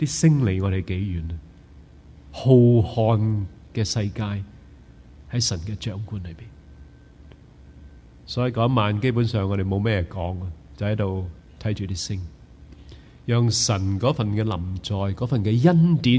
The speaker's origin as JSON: {"language": "Cantonese", "region": "New Territories", "country": "Hong Kong", "tie": "born or raised there", "said": "因为我们在新界长大，看星对于人来说是绝不陌生。"}